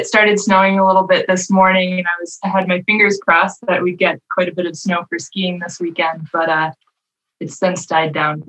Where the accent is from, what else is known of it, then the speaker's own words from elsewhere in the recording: Minnesota, United States; Yeah. So I'm from Minnesota. I love being from Minnesota.